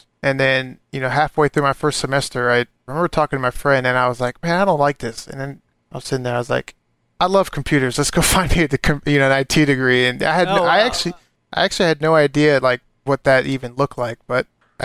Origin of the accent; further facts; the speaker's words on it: Las Vegas, Nevada, United States; because I'm originally from Las Vegas. I went from Las Vegas to Nebraska.